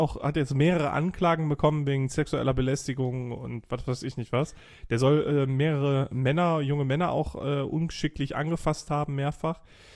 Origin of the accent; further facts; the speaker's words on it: Wulfen, North Rhine-Westphalia, Germany; Also in Alt-Wulfen, da wo ich aufgewachsen bin.